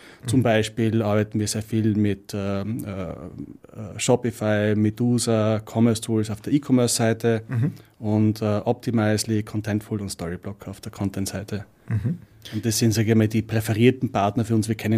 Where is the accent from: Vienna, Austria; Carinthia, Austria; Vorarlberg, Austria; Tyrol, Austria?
Tyrol, Austria; ich kann es eh nur eine halbe Sekunde verbergen, ich komme aus Tirol.